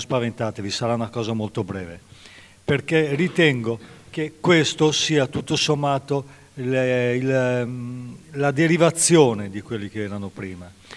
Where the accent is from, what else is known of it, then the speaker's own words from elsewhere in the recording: Milan, Lombardy, Italy; io parlo da milanese, da lombardo